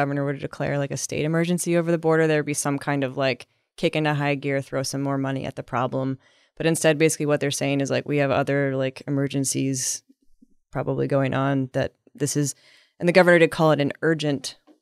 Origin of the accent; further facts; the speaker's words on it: Midwest, United States; It's weird here. I'm from the Midwest